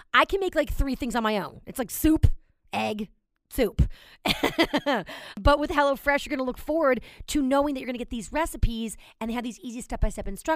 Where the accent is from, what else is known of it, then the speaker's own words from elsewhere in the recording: New York, United States; I'm telling you too, as a New Yorker, I don't know about you guys, but grocery shopping is such a pain in my butt.